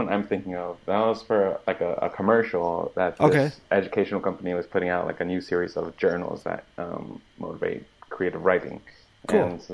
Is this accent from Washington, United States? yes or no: no; Austin, Texas, United States; For anyone that doesn't know me, I am a Texan. I'm from Austin, Texas, and I'm a videographer.